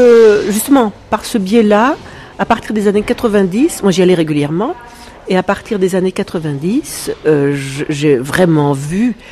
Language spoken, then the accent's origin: French; France; comme je suis française, les entreprises françaises à l'international.